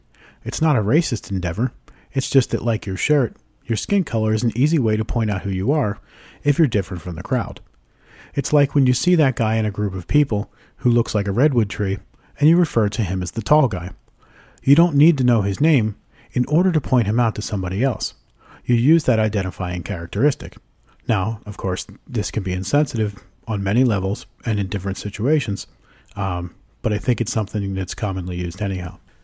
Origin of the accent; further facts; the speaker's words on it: Philadelphia, Pennsylvania, United States; I grew up in Philly, which is incredibly diverse, specifically in terms of its white and black populations.